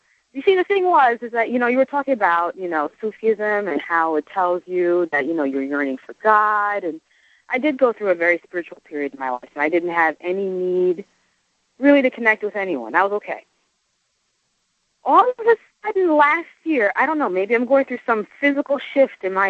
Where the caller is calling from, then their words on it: New Jersey, United States; I'm calling from New Jersey.